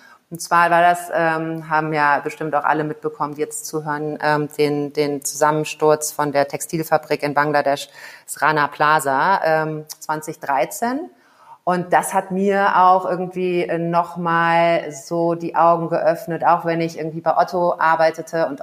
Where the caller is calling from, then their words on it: Kigali, Kigali City, Rwanda; Ich bin zugeschaltet aus Kigali, das ist die Hauptstadt von Ruanda. Liegt in Ostafrika, ist ein bisschen kleiner als Belgien.